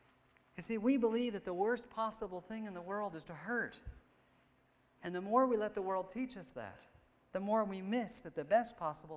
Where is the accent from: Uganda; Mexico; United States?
United States; New Jersey; born there; now in Chicago, United States; I can tell you that I was born, that … I was born in New Jersey, and then I went to Wheaton